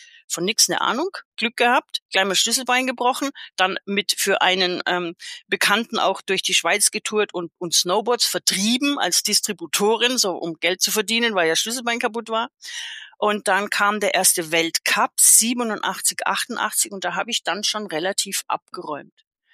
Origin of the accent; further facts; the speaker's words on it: Konstanz, Baden-Württemberg, Germany; Also ich bin ja in Konstanz geboren und aufgewachsen